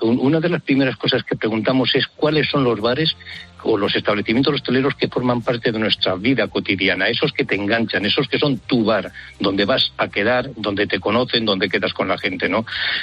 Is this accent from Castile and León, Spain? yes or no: yes; Castile and León, Spain; en mi pueblo, 770 habitantes, soy un pueblo de Soria, y tenemos 8 bares abiertos todo el año.